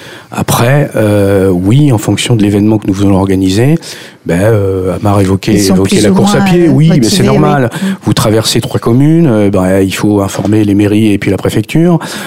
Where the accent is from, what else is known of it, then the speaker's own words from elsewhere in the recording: Soisy, Île-de-France, France; moi je suis un enfant de Soisy, j'ai grandi à Soisy